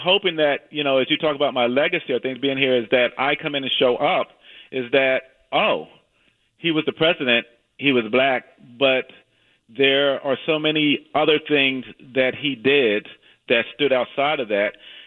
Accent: Virginia, United States; now in McMinnville, United States; I came from Virginia. There are people in Virginia who are still fighting the battle of Northern aggression.

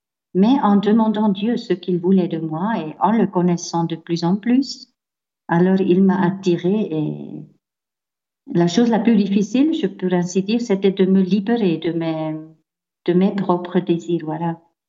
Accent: Bern, Switzerland; French is a second language; je viens de la Suisse alémanique, donc ma maman était protestante avant du mariage. Aussi, Berne est un lieu protestant, donc dans l'école, tout le monde était protestant, donc je me distinguais déjà par rapport à ça.

